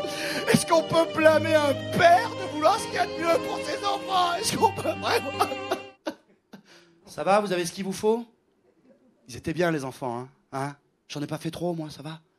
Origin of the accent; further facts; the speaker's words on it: South, France; Moi, je viens du Sud, et dans le Sud-Est, j'ai pu pas mal jouer.